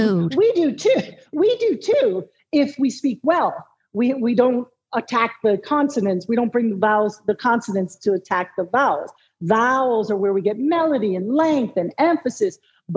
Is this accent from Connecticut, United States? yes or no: yes; Connecticut, United States; I grew up in Connecticut